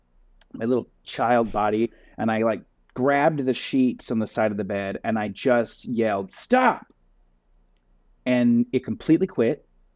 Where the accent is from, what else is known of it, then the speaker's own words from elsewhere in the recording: Muscle Shoals, Alabama, United States; So I grew up in Muscle Shoals, Alabama. Shout out Muscle Shoals. Alabama.